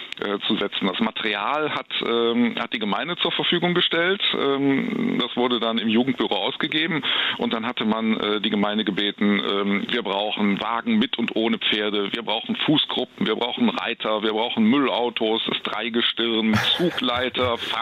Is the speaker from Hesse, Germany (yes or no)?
no; Cologne, North Rhine-Westphalia, Germany; Das ist ja selbstverständlich nicht nur für mich als Kölner